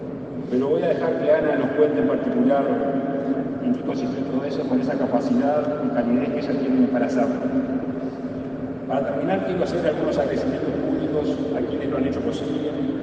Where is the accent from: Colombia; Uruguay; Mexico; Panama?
Uruguay; los uruguayos